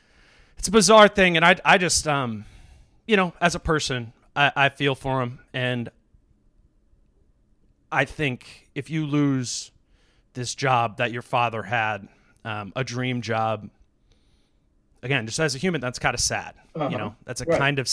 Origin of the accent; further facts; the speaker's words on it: Hopkins, Minnesota, United States; I grew up in Hopkins.